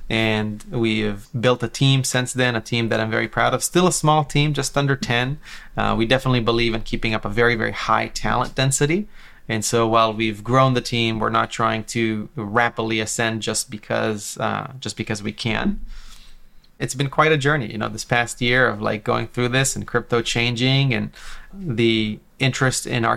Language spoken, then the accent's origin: English; Israel; I grew up in Israel, where the banks have personally screwed me many times.